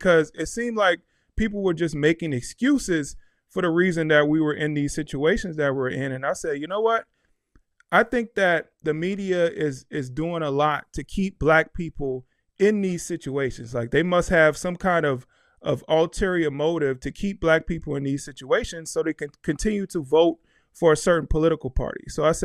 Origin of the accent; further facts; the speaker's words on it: New Orleans, Louisiana, United States; Well, I'll start out by saying I come from New Orleans. I come from a pretty rough area, and I used to see a lot where I come from.